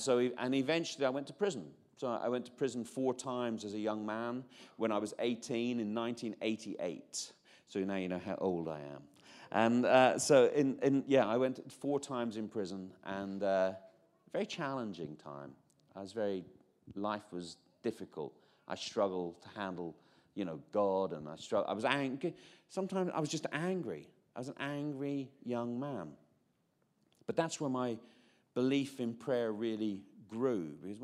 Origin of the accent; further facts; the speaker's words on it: Belfast, Northern Ireland, United Kingdom; I'm from Belfast, by the way. I'm not actually English.